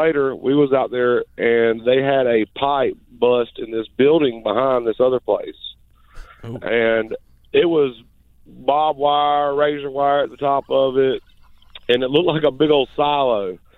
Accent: Greenville, United States; No, I'm from Greenville. Born and raised.

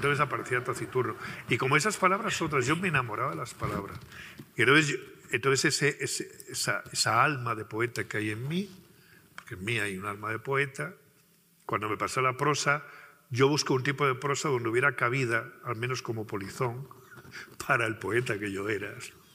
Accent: Alburquerque, Extremadura, Spain; es que yo era del campo, no era del pueblo. Yo soy de Alburquerque, de un pueblo de Extremadura. Pero no era del pueblo, era del campo. O sea, nosotros vivíamos en el campo.

